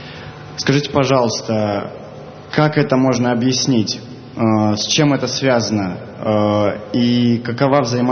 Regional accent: Moscow, Russia; из Москвы.

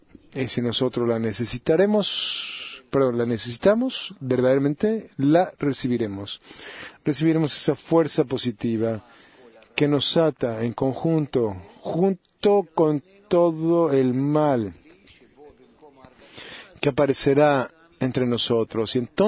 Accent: Netherlands; also born or lived in Ivory Coast; Soy de Holanda. Sin embargo, nací en la Costa de Marfil.

